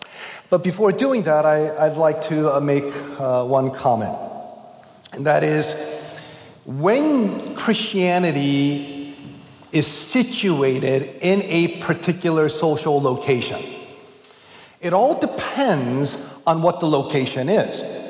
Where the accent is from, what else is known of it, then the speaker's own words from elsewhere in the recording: Boston, Massachusetts, United States; I'm from Boston, and I guess the dynamics of our church context will be very similar to what you have here.